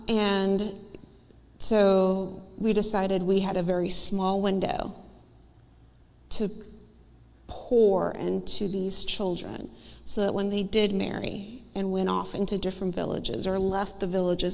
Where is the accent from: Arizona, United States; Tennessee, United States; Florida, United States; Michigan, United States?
Florida, United States; Miami; now in Branson, United States; We're originally from Miami, Florida. I moved to Branson, Missouri about 15 years ago.